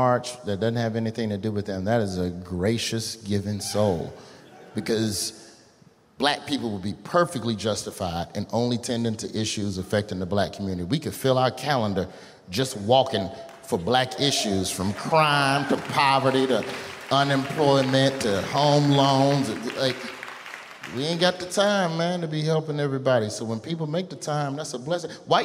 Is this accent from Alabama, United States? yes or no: yes; Birmingham, Alabama, United States; I'm from Birmingham. All we do is go to black protests.